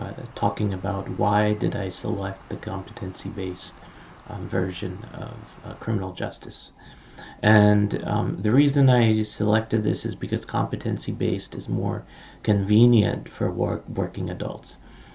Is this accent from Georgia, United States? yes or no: yes; Atlanta, Georgia, United States; Originally, I'm from Atlanta, Georgia.